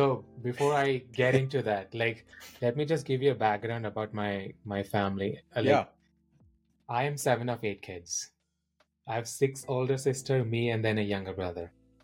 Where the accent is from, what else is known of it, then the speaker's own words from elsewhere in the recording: India; I'm originally from India.